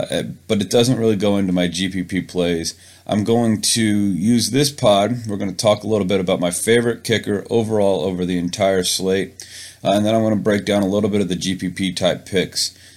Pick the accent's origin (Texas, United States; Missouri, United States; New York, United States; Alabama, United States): Missouri, United States; St. Louis; I am from St. Louis, so I have a hard time not saying St. Louis Rams.